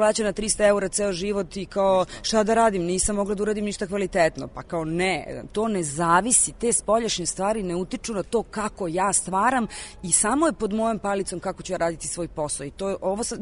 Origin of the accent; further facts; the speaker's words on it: Algeria; ja govorim francuski jer sam odrasla u Alžiru